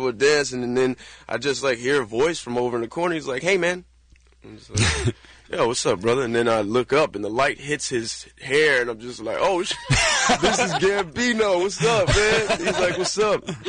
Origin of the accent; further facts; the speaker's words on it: Victorville, California, United States; also born or lived in San Bernardino; San Bernardino is where I was born. I grew up in Victorville, also known as Victimville, in the high desert.